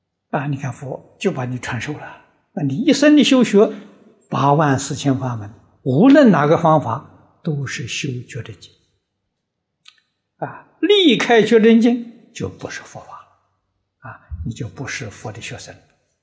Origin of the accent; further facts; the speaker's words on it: China; 这环境一般讲磁场，我们中国人讲气氛不一样